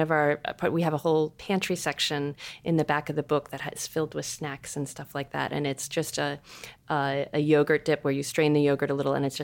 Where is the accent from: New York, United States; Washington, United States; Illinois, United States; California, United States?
Washington, United States; Seattle; I'm from Seattle.